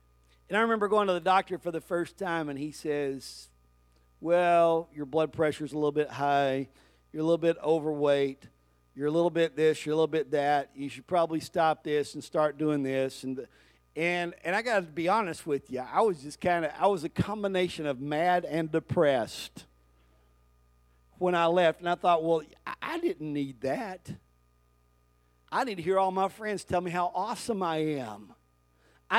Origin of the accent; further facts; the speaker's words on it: Pauls Valley, Oklahoma, United States; born there; But do you know that when I was born in Paul's Valley, Oklahoma, God already knew where I would be at that time of my life.